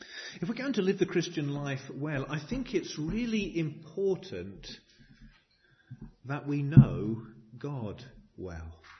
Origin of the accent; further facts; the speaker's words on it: England, United Kingdom; I mean, as English people, we always like to talk about the weather